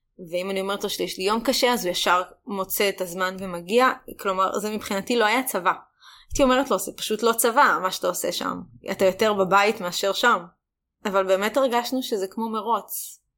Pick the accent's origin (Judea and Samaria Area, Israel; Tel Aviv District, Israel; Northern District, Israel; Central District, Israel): Judea and Samaria Area, Israel; כשאני נוסעת הביתה להורים שלי, אני גם במקור, מי שלא יודע, מבקעת הירדן